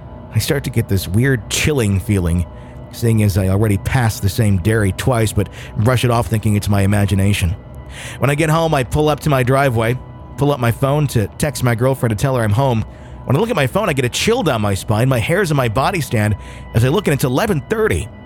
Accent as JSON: {"language": "English", "region": "Wisconsin", "country": "United States", "said": "We're from Wisconsin, so we have much experience sledding."}